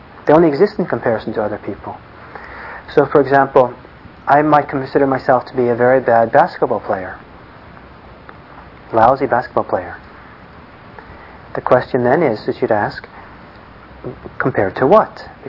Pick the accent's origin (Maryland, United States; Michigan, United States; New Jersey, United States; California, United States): California, United States; Los Angeles; also born or lived in Italy; I grew up partly in Italy and partly in Los Angeles.